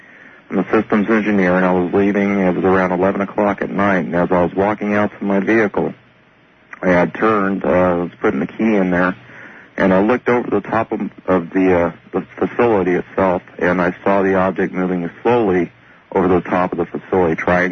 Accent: California, United States; I'm from Orange County, California.

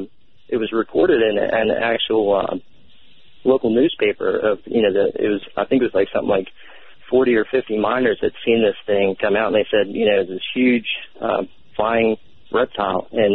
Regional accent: West Virginia, United States; I'm from West Virginia, a huge Mothman enthusiast, of course. I grew up about 5 miles away from where the Woody Derenberger Injured Cold event happened.

